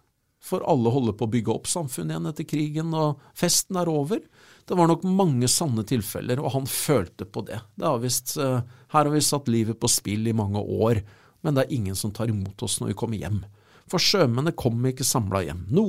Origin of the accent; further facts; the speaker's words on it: Kråkerøy, Østfold, Norway; Og når jeg vokste opp på Kråkerøy